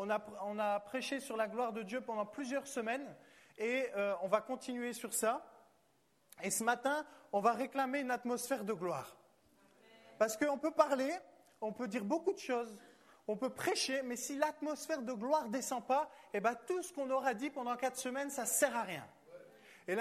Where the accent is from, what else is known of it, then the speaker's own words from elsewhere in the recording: France; On est des Français, on aime bien les pourquoi, on aime bien les comment.